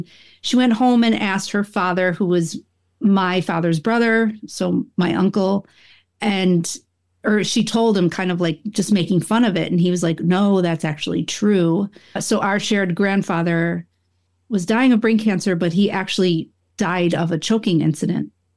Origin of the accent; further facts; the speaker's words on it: Buffalo, New York, United States; and I grew up in upstate New York. I'm from the Buffalo area, and I also studied photography in Rochester.